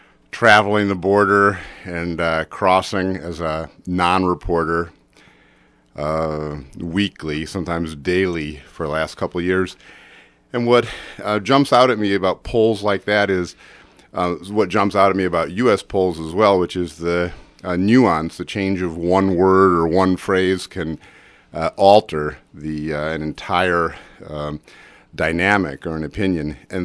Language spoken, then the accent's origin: English; Chicago, Illinois, United States; And I remind you that I'm from the Chicago area and have lived in lots of strange places.